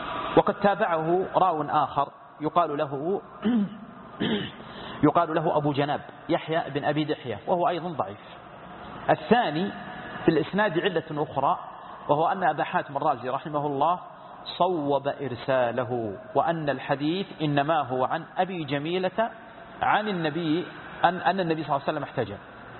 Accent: Saudi Arabia; اللجنة الدائمة عندنا في السعودية

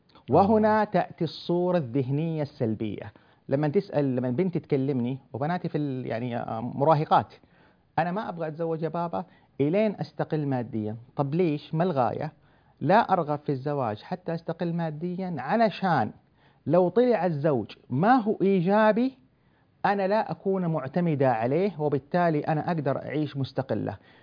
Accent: Saudi Arabia; إحنا عندنا في السعودية هنا وفي الخليج

